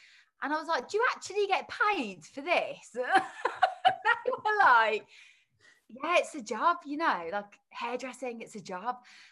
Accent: Birmingham, West Midlands, United Kingdom; accent: Birmingham; I hope you can understand my dodgy Birmingham accent.

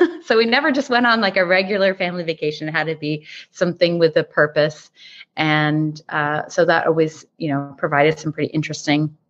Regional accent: Halifax, Nova Scotia, Canada; also born or lived in Toronto; I was born in Halifax and raised here and did spend some time in Toronto, but came back to Nova Scotia after my daughter was born.

